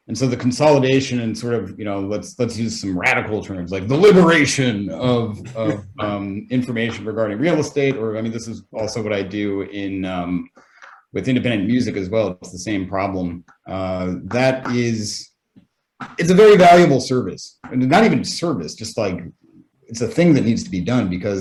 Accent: United States; honestly, I'm American, so I'll throw legit shade.

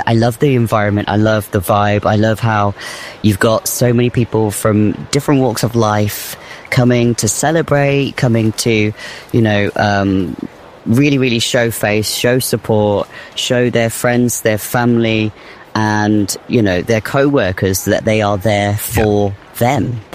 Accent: Northampton, East Midlands, United Kingdom; moved away; So I left a very, very small town, Northampton, to pursue a life

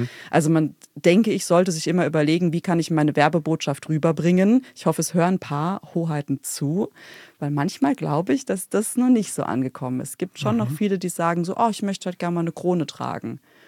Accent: Germany; Und als Deutsche, da ist es dann wirklich, da macht es dann wirklich Sinn

